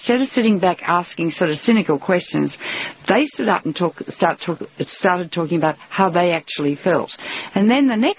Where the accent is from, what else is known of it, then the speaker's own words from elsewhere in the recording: Australia; I'm an Australian, so we shoot straight from the shoulder.